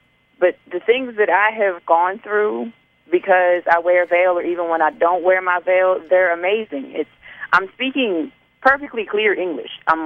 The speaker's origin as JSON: {"language": "English", "region": "South Carolina", "country": "United States", "said": "I am from South Carolina, but I am a Muslim woman who wears a veil"}